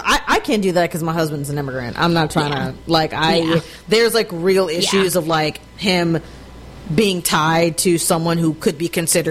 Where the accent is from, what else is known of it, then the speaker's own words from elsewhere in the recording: Texas, United States; But I mean, I will say this as a Texan, like I'm not saying that the state would ever go blue.